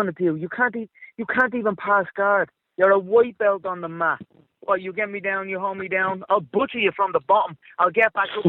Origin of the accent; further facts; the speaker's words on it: Melbourne, Victoria, Australia; I'm the one that put the UFC on the map here. So if you're coming into my hometown, you best believe I want on the show.